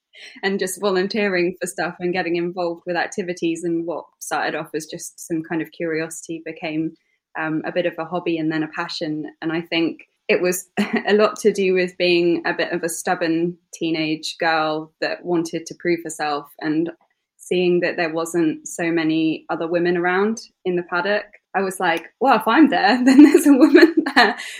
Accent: East Midlands, United Kingdom; weirdly growing up near Silverstone, I think I would still say that Brands Hatch is my favourite British circuit.

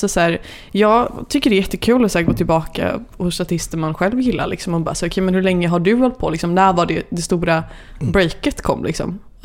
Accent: Kortedala, Västra Götaland County, Sweden; Jag är från Kortedala, ja.

